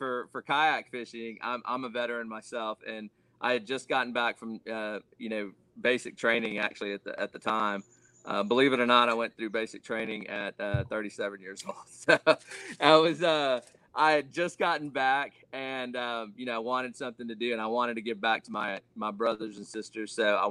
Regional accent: Austin, Texas, United States; I'm originally from the Austin area, Austin, Texas area.

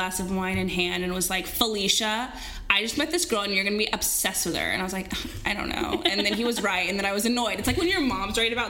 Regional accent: Portland, Oregon, United States; also born or lived in Texas / San Jose, California; San Jose, California, and Portland, Oregon.

